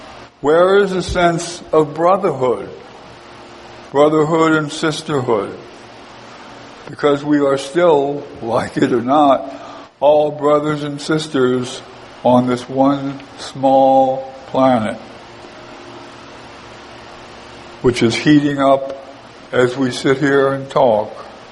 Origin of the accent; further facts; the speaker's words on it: Louisiana, United States; I grew up in Louisiana. I know what flooding is about.